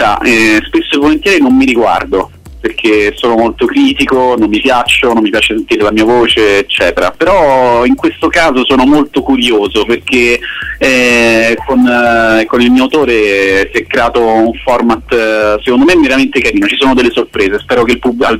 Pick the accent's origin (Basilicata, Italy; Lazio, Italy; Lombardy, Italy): Lazio, Italy; Rome; Assolutamente sì, forza Roma tutta la vita.